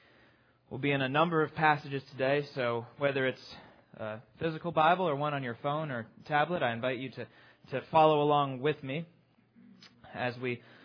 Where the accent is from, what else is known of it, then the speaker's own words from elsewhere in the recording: Maryland, United States; also born or lived in Louisville, United States; Many of you know that I'm from Maryland originally, that Becky and I lived in Maryland for a number of years, but that immediately prior to coming to Potomac Heights, we lived in Louisville, Kentucky.